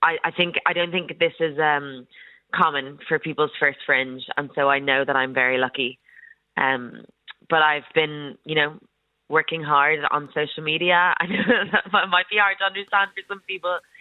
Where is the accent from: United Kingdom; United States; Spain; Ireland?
Ireland; consider me posh the minute I say I'm Irish, you know, in a different league.